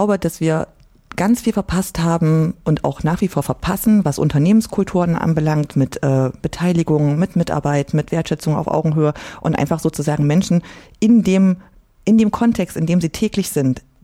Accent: Jena, Thuringia, Germany; accent: East Thuringian; Also so ganz krass Ostthüringisch kann ich nicht sprechen, aber ich komme halt aus Jena, ne? Also das hört man schon hin und wieder.

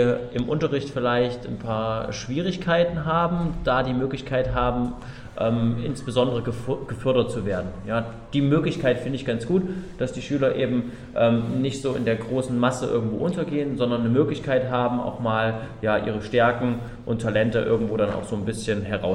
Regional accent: Erfurt, Thuringia, Germany; Aus Erfurt.

